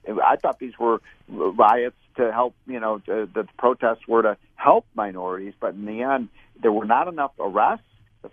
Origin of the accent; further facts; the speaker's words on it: Chicago, Illinois, United States; And I'm from Chicago, so I'm very intimately familiar.